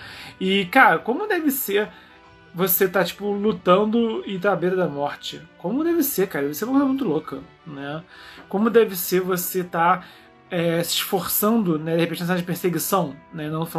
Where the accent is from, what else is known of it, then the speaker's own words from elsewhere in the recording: Rio de Janeiro, Brazil; Porque eu fui pensando, pô, eu sou do Rio de Janeiro, tá?